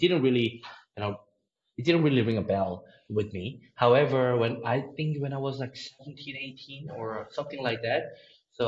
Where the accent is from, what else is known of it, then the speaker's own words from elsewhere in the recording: Seoul, South Korea; As I mentioned before, I was born and raised in Seoul.